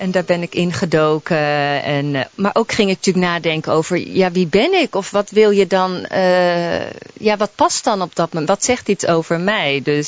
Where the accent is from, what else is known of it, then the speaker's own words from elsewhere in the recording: North Brabant, Netherlands; also born or lived in Holland; Ik ben in Brabant opgegroeid, ben eigenlijk echt een Hollandse. Ik kom uit echt het Holland, maar wij verhuisden naar Brabant.